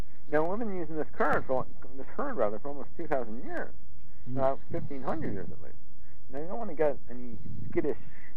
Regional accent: New York City, New York, United States; I'm a New Yorker, and all the stuff going on back in the East Coast.

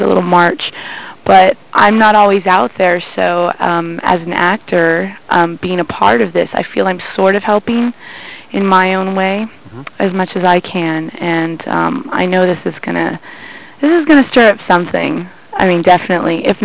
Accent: San Jose, California, United States; now in Santa Cruz, United States; I'm originally from San Jose. I've been here about 5 years in Santa Cruz, and I'm moving to New York in 2 months

